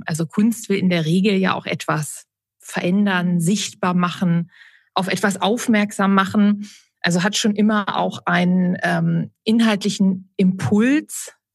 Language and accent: German; Braunschweig, Lower Saxony, Germany; Ich war auch im Staatstheater in meiner Heimatstadt in Braunschweig aktiv.